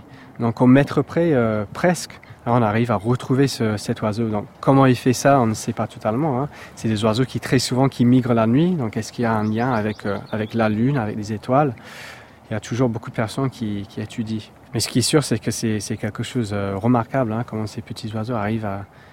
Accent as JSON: {"language": "French", "region": "England", "country": "United Kingdom", "second_language": "French", "moved": "as an adult", "lives_now": "France", "said": "Je viens de l'Angleterre, en fait. Ça fait à peu près 5 ans que je suis en France."}